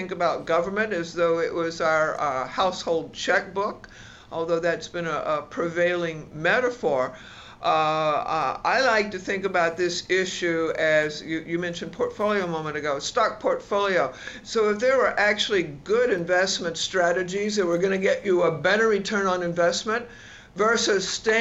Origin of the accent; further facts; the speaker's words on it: Gulf Coast, United States; So since I grew up on the Gulf Coast, let me say we totally wasted the opportunity